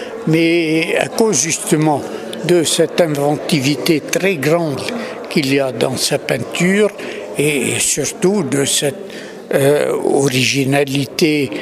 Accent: Lebanon; N'oubliez pas que je suis oriental, je suis libanais, j'appartiens à une région où les questions religieuses, le christianisme, l'islam ont dialogué pendant très longtemps.

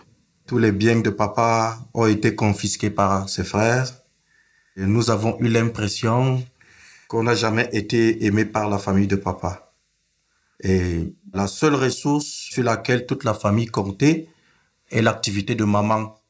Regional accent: Garoua, North, Cameroon; born there; Papa était gendarme et il a reçu une mission dans le nord et je suis né à Garoua.

